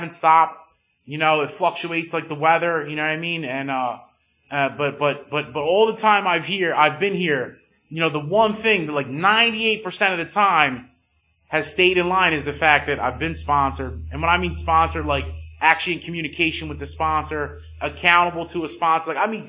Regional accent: Pennsylvania, United States; living on the outskirts of Kensington, I'm from Montgomery County

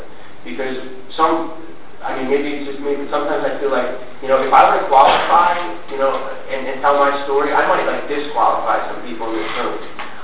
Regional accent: New Jersey, United States; It was way up in North Jersey. I'm from South Jersey, and the ride was kind of killing me

